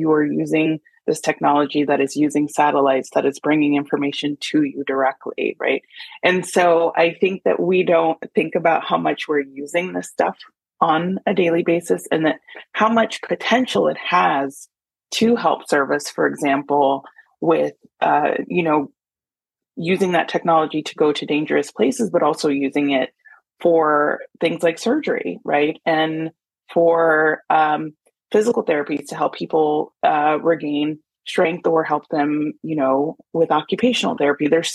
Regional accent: Oxnard, California, United States; also born or lived in Inglewood, United States / Watts, United States; I was born in Inglewood, California, and raised in Watts when I was in my younger age. And then I grew up in Oxnard, California.

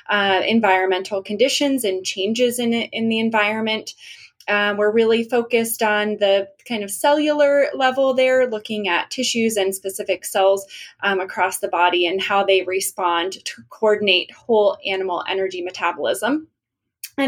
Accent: Northeast, United States; So I grew up in the Northeast. I was not really exposed to wildfires there.

